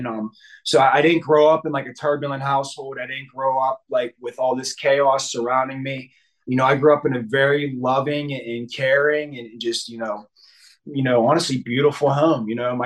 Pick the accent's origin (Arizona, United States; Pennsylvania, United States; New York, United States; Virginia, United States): Pennsylvania, United States; Pittsburgh; I am from Pittsburgh, Pennsylvania